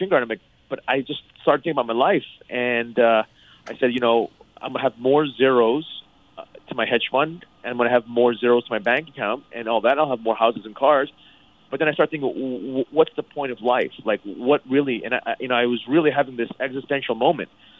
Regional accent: Thailand; ever since I was a kid growing up in Thailand.

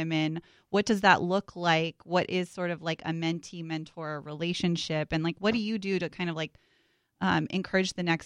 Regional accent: California, United States; because I grew up in Silicon Valley and I thought I couldn't go into technology.

